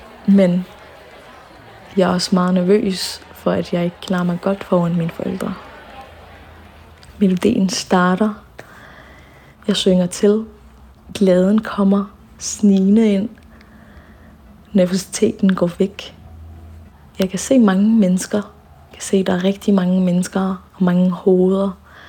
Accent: Syria; palæstinenser og født og opvokset i Syrien. Så vi har sådan set to hjemlande, der hører til.

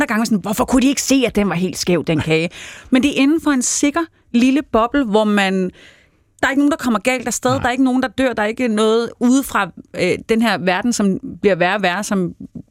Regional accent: Region of Southern Denmark, Denmark; Jeg tror, jeg blev født i 19. Jeg er fra Sønderjylland

